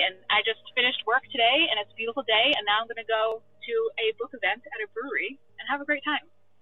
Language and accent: English; New York, United States; I am from Long Island, New York.